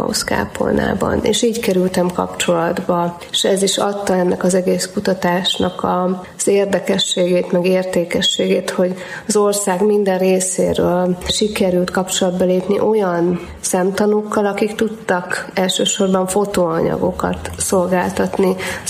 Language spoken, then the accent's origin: Hungarian; Somogy, Hungary; somogyiaknak minden, ami kicsit magasabb, az hegy, én is somogyi vagyok, és ezt mi így mondjuk